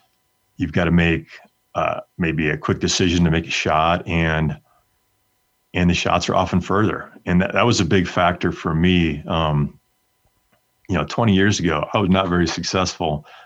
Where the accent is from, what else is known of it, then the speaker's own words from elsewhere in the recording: Wisconsin, United States; So I grew up in Wisconsin hunting whitetails